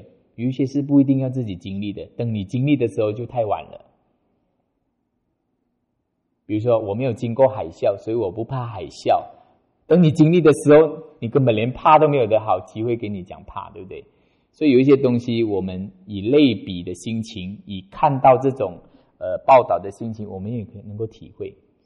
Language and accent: Chinese; Malaysia; 我们马来西亚人